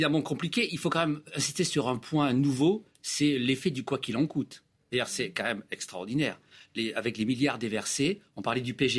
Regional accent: south of France, France; dans ma région natale du sud de la France

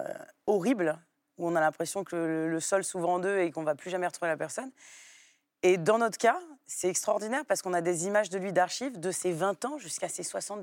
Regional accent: Paris, Île-de-France, France; also born or lived in Marseille; Petite, quand je suis, quand je suis revenue de Marseille, effectivement, il y a eu quand j'ai recommencé à être scolarisée à Paris

